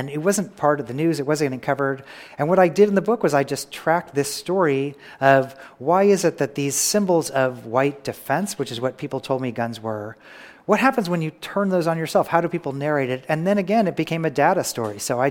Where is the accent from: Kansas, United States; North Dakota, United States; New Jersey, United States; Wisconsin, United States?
Kansas, United States; Kansas City; When I was growing up in Kansas City, the Kansas public schools were number 6 or number 7 in the nation